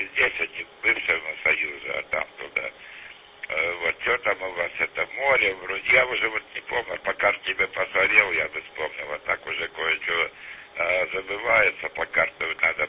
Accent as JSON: {"language": "Russian", "town": "Barnaul", "region": "Altai Krai", "country": "Russia", "said": "алтайский, просто здесь уже куда папа, туда и я ездил, вот, барнаульский, алтайский, как говорится, ну, станцию Стагненко, Барнаул, сам бывший россиянин"}